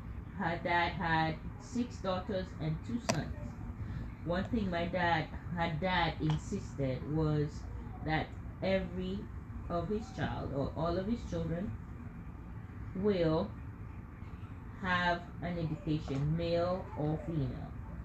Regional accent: Nigeria; Growing up in Nigeria

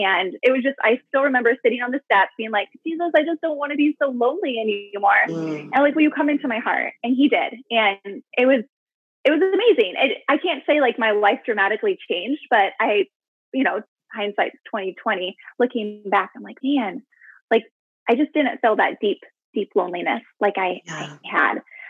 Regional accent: Juneau, Alaska, United States; now in Anchorage, United States; It's so big that I grew up in Juneau. So again, it's a rainforest and it's surrounded by rainforest. So you can only take a boat or an airplane in. You can't drive in or out.

